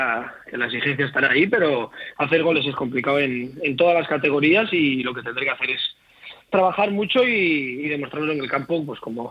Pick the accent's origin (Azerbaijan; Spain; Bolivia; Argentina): Spain; Asturias; now in Murcia, Spain; yo al final ya sabéis que soy un asturiano, pero que está afincado aquí en Murcia